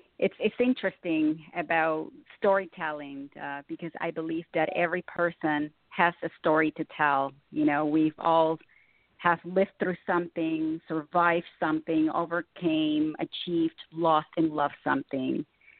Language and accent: English; Corinto, Chinandega, Nicaragua; I was born in Corinto, which is a colonial Spanish port located in the northwest coast of Nicaragua in Central America. And I grew up in a Spanish home, you know, very traditional, where everyone lives together.